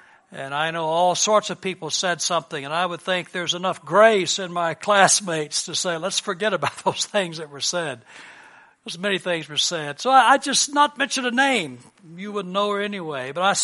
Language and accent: English; United States; But when I was growing up in America, once a week, the principal would come on in the public school and lead us in a devotion.